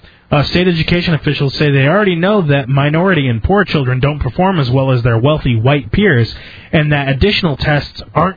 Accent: Connecticut, United States; It is. I'm from Connecticut.

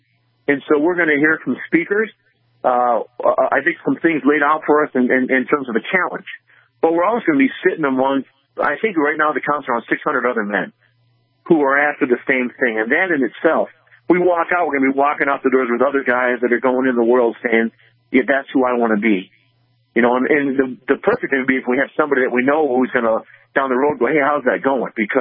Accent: Chicago, Illinois, United States; I'm actually from Chicago originally.

